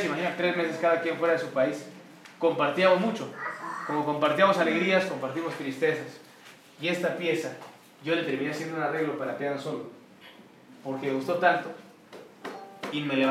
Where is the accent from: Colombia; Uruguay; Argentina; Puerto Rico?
Uruguay; Uruguay, que es el mate. Y yo te quiero enseñar pues mi cultura, porque quiero que algún día vengas a mi tierra a tocar.